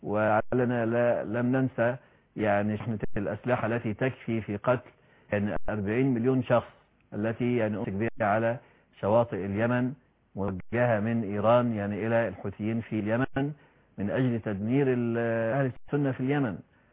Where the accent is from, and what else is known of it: Egypt